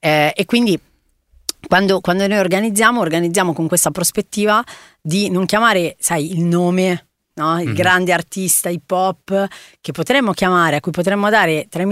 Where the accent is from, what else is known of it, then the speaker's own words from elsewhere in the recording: Milan, Lombardy, Italy; essendo nata e cresciuta a Milano